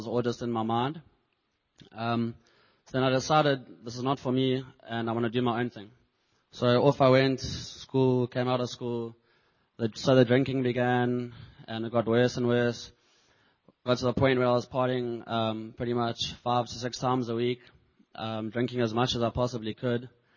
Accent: Umhlanga, KwaZulu-Natal, South Africa; I'm from Amshlanga, which is also in Durban.

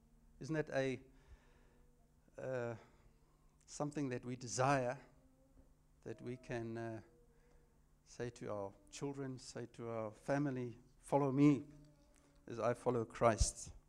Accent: Windhoek, Khomas, Namibia; I grew up in Windhoek, and we had we were staying on my grandfather's, he had a big 1 hectare yard there

